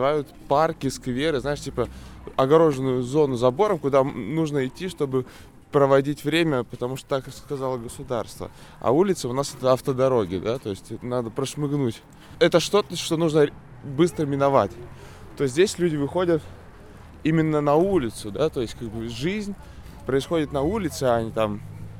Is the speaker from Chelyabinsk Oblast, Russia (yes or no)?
yes; Chelyabinsk, Chelyabinsk Oblast, Russia; в Челябинске, откуда я родом. Вот, и то есть я из города, где все еще, если я пошел с друзьями в ресторан, моя мама спрашивает меня, по какому поводу.